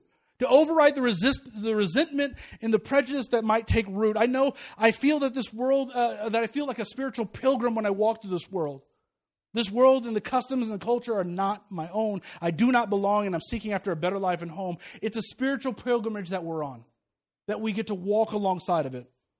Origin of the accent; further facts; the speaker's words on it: Kansas City, Missouri, United States; I'm from Kansas City, so, you know, that's where they do it right.